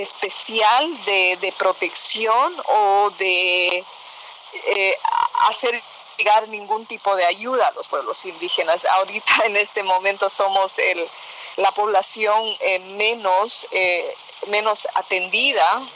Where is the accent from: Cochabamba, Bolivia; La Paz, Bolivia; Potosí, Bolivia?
La Paz, Bolivia; San José de Uchupiamonas; en mi comunidad, por ejemplo, en mi pueblo San José de Uchipianmonas.